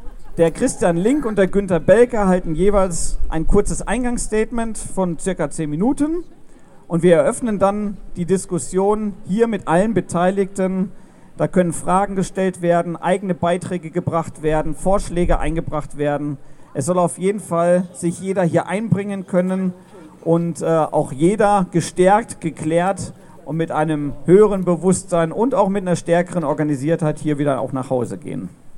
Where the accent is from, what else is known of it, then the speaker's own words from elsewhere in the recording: Mülheim, North Rhine-Westphalia, Germany; Ich komme aus Mülheim und bin auch von der Umweltgewerkschaft aus Mülheim.